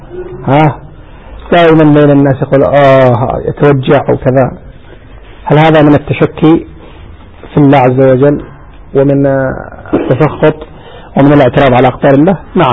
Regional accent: Yemen; وعندنا في اليمن يقولون

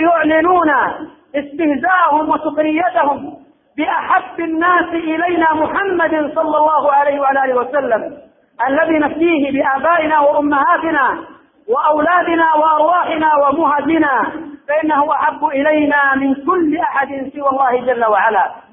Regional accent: Yemen

